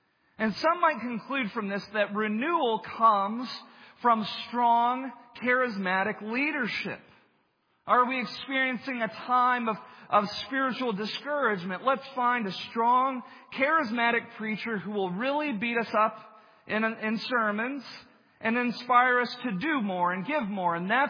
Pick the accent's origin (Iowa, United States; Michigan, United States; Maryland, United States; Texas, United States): Texas, United States; at least where I grew up in Texas.